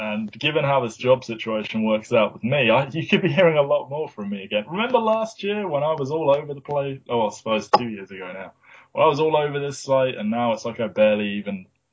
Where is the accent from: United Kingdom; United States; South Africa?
United Kingdom; England; I'm all English and stuff.